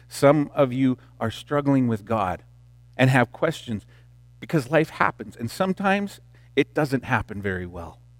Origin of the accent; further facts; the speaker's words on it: Greendale, United States; Our church, the church that I grew up in Greendale, was right across from a biker gang